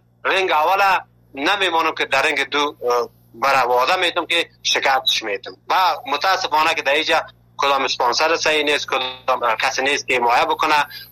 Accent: Afghanistan; now in Malatya, Turkey; ما که اول که از افغانستان آمدیم در یک جای یک شار مالاتیا

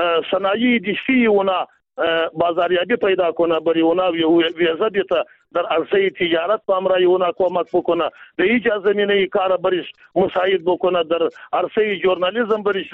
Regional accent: Afghanistan; یکی خو ما افغان هستیم که دود و دستور خود داریم یا کلتور خود داریم

